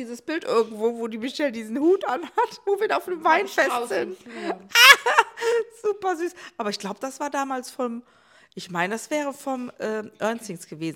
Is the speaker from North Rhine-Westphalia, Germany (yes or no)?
yes; Lülsdorf, North Rhine-Westphalia, Germany; ich bin ja eigentlich hier in Lülsdorf, also wir sind jetzt gerade in Lülsdorf aufgewachsen, in so einem Einfamilienhaus.